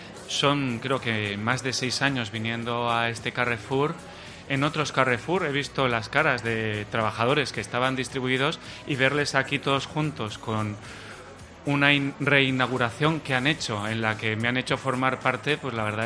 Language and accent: Spanish; Teruel, Aragon, Spain; now in Valencia, Spain; Yo soy de Teruel, pero vivo en Valencia desde hace más de 15 años.